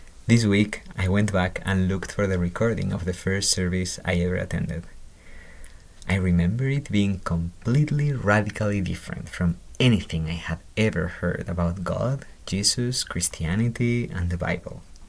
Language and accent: English; Spain; English is a second language; now in United States; I am a PhD student here at the U of I, and I am originally from Spain.